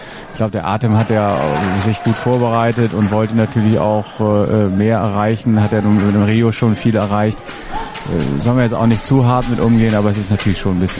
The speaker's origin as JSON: {"language": "German", "region": "Hamburg", "country": "Germany", "said": "Ich bin ja selber Hamburger"}